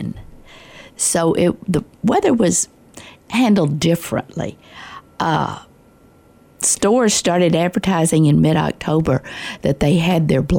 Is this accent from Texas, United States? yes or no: yes; Texas, United States; I grew up in Jack County, and the county judge out there puts on Facebook if there's a storm coming